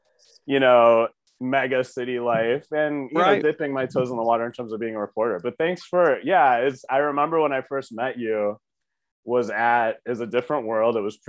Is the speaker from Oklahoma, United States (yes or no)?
no; Brecksville, Ohio, United States; No, I'm from Cleveland, the suburbs. I grew up in Brecksville.